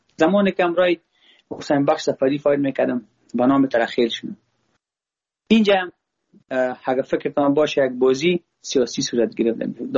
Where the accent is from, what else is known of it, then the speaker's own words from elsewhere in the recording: Afghanistan; ما خود ما افغان هستم.